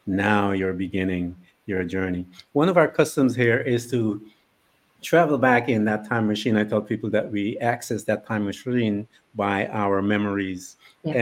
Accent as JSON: {"language": "English", "country": "Guyana", "tie": "born or raised there", "moved": "yes", "said": "I came from British Guiana in South America, and I would tell them that child abuse was an Olympic sport back in my country."}